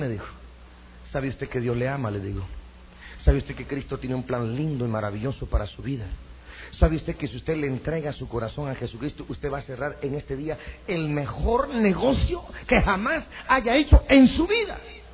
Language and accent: Spanish; Guatemala; Bueno, usted no es de por aquí, ¿verdad? Me dijo. No, soy, le digo, soy guatemalteco.